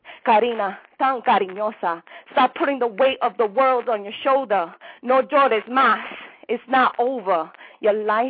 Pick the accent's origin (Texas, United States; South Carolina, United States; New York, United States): New York, United States; Bronx; from New York. I noticed that working in the corporate world, they asked me, hey, where you from? I'm from the Bronx.